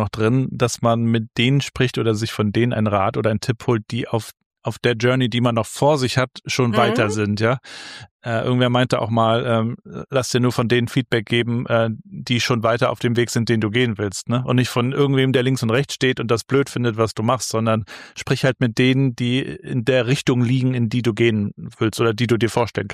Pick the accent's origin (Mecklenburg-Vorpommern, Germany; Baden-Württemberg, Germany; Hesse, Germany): Mecklenburg-Vorpommern, Germany; Rostock; also born or lived in Rhine-Main / Hamburg; ich bin ja in Rostock aufgewachsen, was zwar die größte Stadt unseres Bundeslandes ist, Mecklenburg-Vorpommern, aber natürlich eine vergleichsweise kleine Stadt mit 200.000 Einwohnern. Und ich bin ja ein paar Jahre im Rhein-Main-Gebiet gewesen, dann in Hamburg viele Jahre